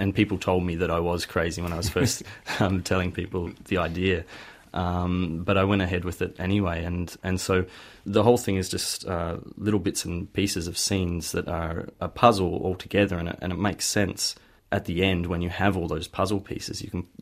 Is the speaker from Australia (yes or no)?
yes; Australia; now in Prague, Czechia; But then I settled in Prague, and I feel very comfortable here, very much European as well as Australian. And I've always felt like that from a young age. My mother is Dutch, so she moved out of the Netherlands when she was six to come to Australia.